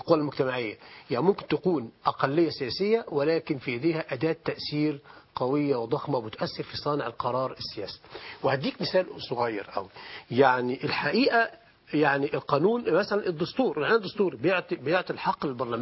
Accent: Egypt; هو في مشكلة عندنا في مصر دلوقتي

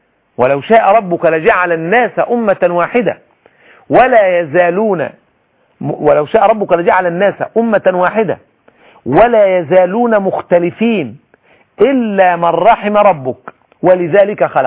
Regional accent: Egypt; عندنا في مصر

